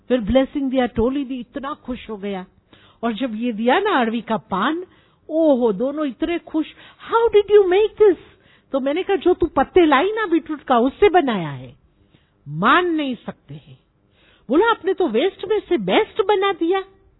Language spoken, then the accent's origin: Hindi; Zimbabwe; also born or lived in Zambia; now in Kenya; मेरा लौकिक जन्म जैम्बिया में हुआ, मैं बड़ी जिम्बाब्वे में हुई, और अभी इतने साल से केन्या में रह रही हूं।